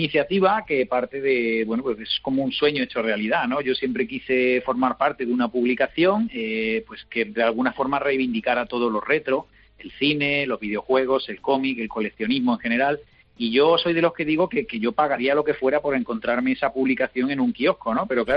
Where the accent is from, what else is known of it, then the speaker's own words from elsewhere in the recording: Spain; De forma como españoles